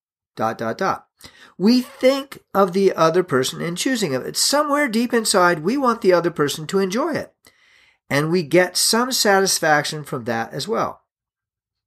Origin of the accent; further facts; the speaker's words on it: Indianapolis, Indiana, United States; WISH, is a station in Indianapolis which I know of because I grew up in Indianapolis, so of course, I remember that call sign.